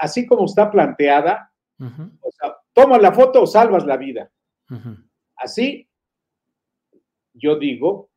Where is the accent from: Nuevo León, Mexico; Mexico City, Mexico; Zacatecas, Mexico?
Zacatecas, Mexico; Jerez; yo acabo de estar en Jerez hace poco, ¿no? Mi tierra, voy a Fresnillo cada rato